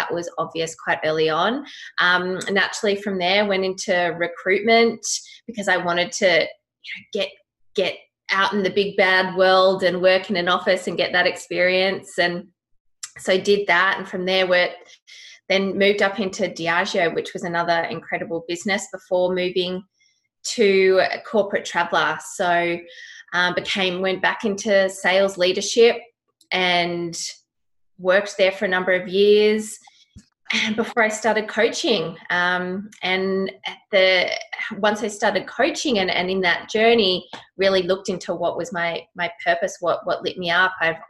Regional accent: Sydney, New South Wales, Australia; So I grew up in Sydney with an amazing family in Linfield, basic modern middle-class life

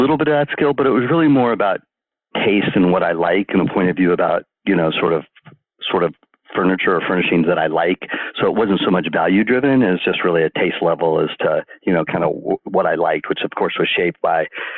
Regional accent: California, United States; So growing up in the East Bay, my family was in the antique business

